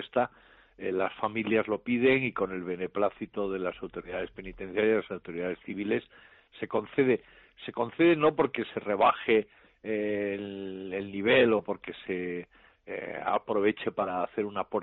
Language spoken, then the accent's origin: Spanish; Andalusia, Spain; yo soy andaluz y he vivido muchos años en Andalucía, he podido estar 8 años recientemente en Andalucía.